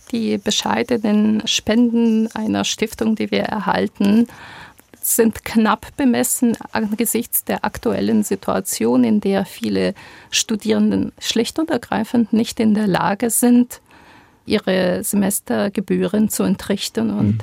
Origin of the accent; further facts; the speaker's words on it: Poltava, Poltava Oblast, Ukraine; born there; first language Ukrainian; German is a second language; Geboren bin ich in Poltava, das ist im Dreieck Sumy, Charkiw, östlich von Kiew. Die Muttersprachen sind Ukrainisch und Russisch, die beide gleichermaßen damals gesprochen worden sind. In der Schule hatten wir ebenfalls beides wie an der Universität.